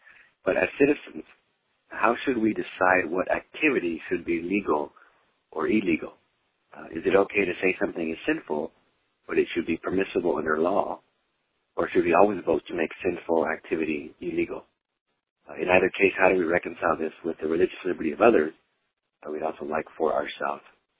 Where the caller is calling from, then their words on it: Pico Rivera, California, United States; I'm calling from Pico Rivera.